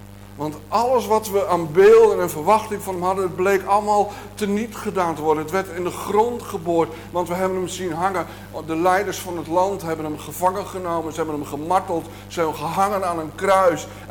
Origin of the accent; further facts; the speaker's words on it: Buitenpost, Friesland, Netherlands; now in Israel; als ik bij wijze van spreken door Hallingen of door Buitenpost, waar ik vandaan kom, zou lopen